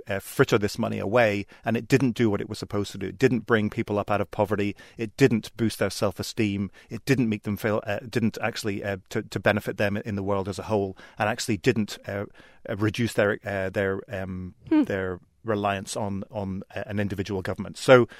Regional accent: United Kingdom; also born or lived in Ireland; I'm from the United Kingdom and Ireland.

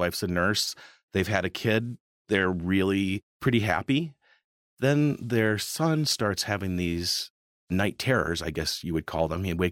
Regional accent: Nebraska, United States; I grew up in Western Nebraska, which has a really stark kind of beauty, but also a sense of emptiness and inhospitality. I think about the town where I grew up, which is was a little grain elevator town on the Union Pacific Railroad line.

